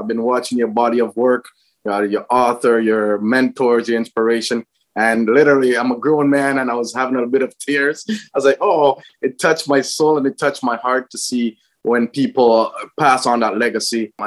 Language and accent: English; Jamaica; now in Canada; Well, I grew up in Jamaica.